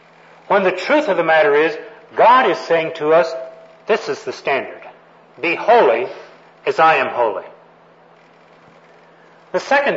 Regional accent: Texas, United States; also born or lived in California; As a young man, I grew up in Texas, and our church had a very specific list of do's and don'ts.

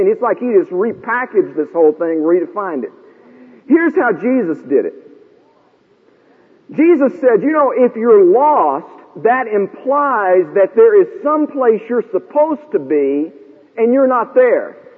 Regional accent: Dallas, Texas, United States; Now, I'm originally from Dallas.

